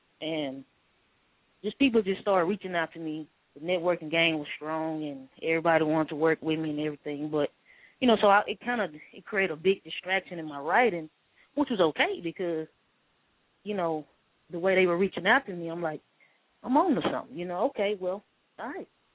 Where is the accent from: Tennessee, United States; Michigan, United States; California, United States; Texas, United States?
Texas, United States; Dallas; growing up in Dallas for me, it was you see the femme on femme or the stud in femme.